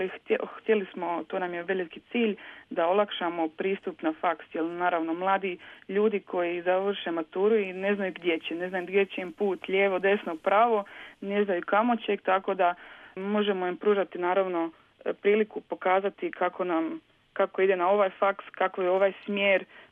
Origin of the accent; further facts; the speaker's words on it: Germany; Većina nas u udruzi smo rođeni i odrasli u Njemačkoj